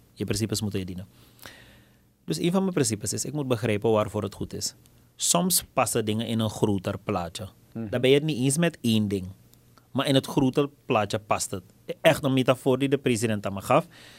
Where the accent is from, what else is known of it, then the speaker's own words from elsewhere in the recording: Suriname; En wij als Surinamers, ik denk dat we veel van elkaar horen.